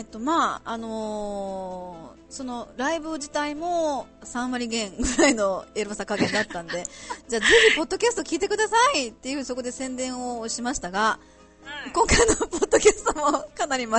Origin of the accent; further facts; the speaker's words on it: Kansai, Japan; でも私も関西人なんですけど